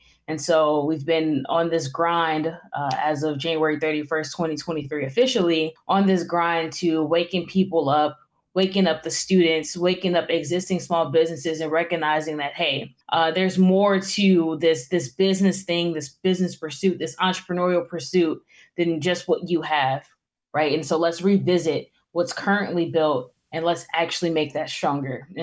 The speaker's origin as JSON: {"language": "English", "town": "Gary", "region": "Indiana", "country": "United States", "tie": "born or raised there", "said": "I am from Gary, Indiana area, born and raised there. And then I transferred over to Hobart."}